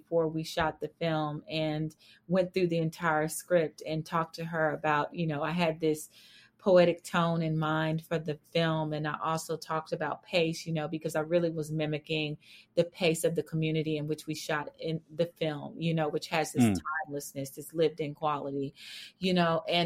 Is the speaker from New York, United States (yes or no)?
no; Fort Worth, Texas, United States; Like I grew up in Fort Worth, Texas, which, you know, on screen, it probably feels like a country town, but it's actually the 13th largest, biggest city in the U.S.